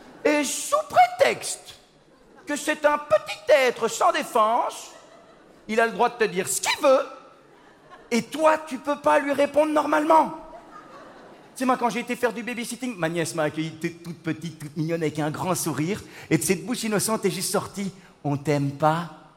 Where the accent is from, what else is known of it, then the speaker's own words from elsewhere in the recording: Belgium; je sais de quoi je parle, je viens de Belgique.